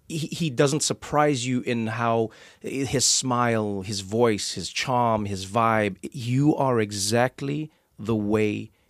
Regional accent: South Africa; because I grew up in South Africa, I grew up watching rugby.

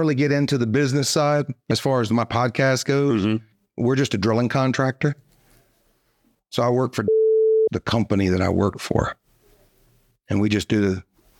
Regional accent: Gonzales, Louisiana, United States; I'm actually from Gonzales, Louisiana, which is between Baton Rouge and New Orleans.

